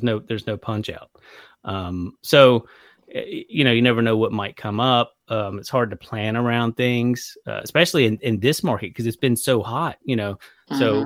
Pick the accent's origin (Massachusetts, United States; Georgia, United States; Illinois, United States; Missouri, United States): Georgia, United States; Warner Robins; also born or lived in Florida; I'm originally from Warner Robins, Georgia, which is just south of Macon. Moved around a little bit in my, late teens, early 20s. Moved down to Tampa, Florida for a little while.